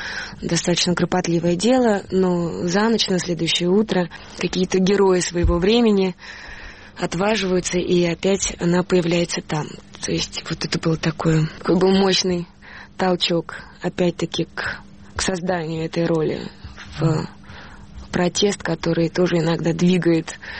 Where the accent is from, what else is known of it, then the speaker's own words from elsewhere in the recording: Russia; я из России с абсолютной уверенностью и гордостью за то, что я принадлежу и живу в этой стране